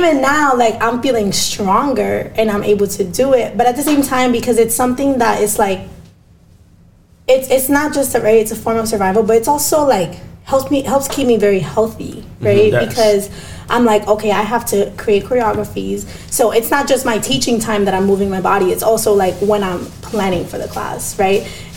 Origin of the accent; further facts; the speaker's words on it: Barranquilla, Atlántico, Colombia; I'm from Barranquilla.